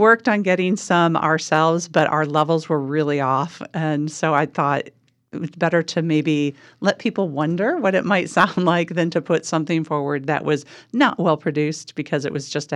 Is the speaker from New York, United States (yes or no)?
no; St. Charles, Illinois, United States; I grew up in the Chicagoland area in a little town called St. Charles, Illinois.